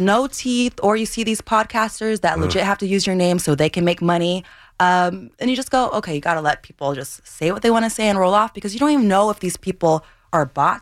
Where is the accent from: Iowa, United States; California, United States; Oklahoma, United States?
Iowa, United States; Iowa City; I was the fastest girl alive at the age of 12 in Iowa City.